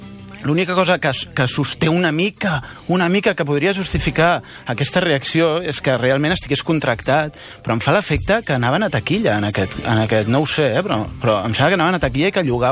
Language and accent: Catalan; Catalonia, Spain